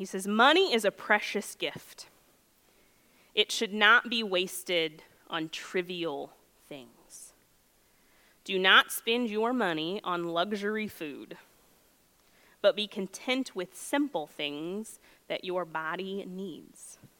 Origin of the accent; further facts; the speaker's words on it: Lexington, United States; the same year my house was built that I grew up in Lexington.